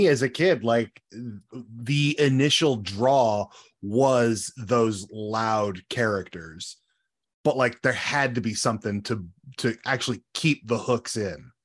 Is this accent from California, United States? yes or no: yes; California, United States; I grew up in Central California, and we had WWF programming